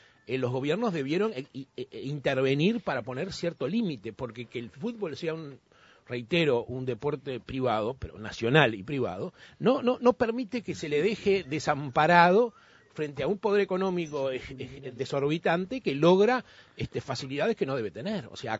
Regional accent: Uruguay; como uruguayo

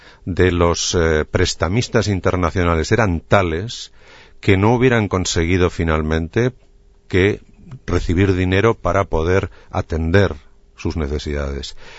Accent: Spain; Yo soy español

